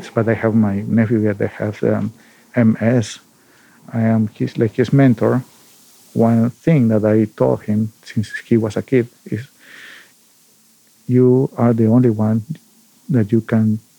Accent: Peru; I'm originally from Peru. I worked here in the store, Paper Plus, for about 20 years.

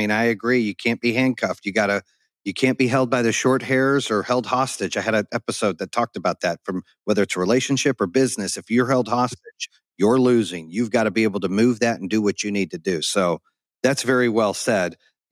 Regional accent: Phoenix, Arizona, United States; moved away; I grew up in Phoenix, so I was West Coast first. Then

